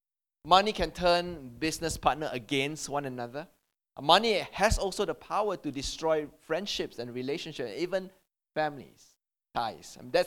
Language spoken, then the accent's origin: English; Malaysia; he decided to host me and my friend for dinner, because we are from Malaysia as well.